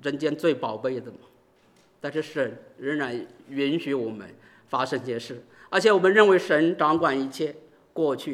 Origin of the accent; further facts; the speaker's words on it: China; 我从大陆来的人